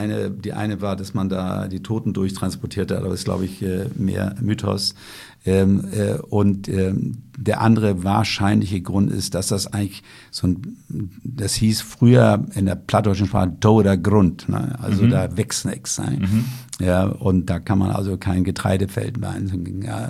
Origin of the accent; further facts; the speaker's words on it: Lower Saxony, Germany; Ich komme ja aus der Lüneburger Heide